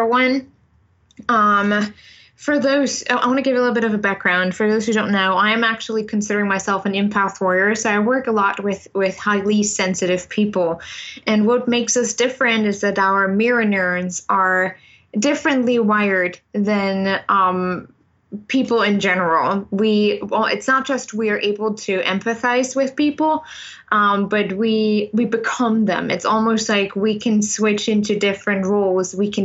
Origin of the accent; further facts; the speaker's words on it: Germany; English is a second language; now in United States; I'm originally from Germany.